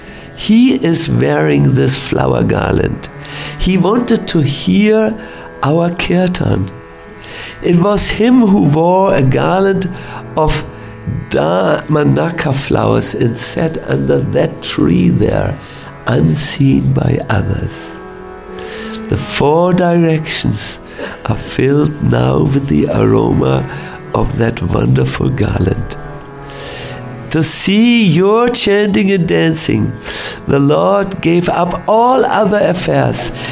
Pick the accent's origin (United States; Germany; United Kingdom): Germany; Hamburg; English is a second language; I'm from Hamburg.